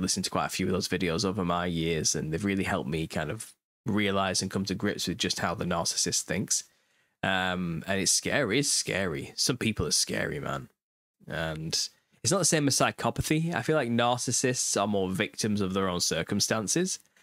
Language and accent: English; United Kingdom; I'm too British to do such a thing.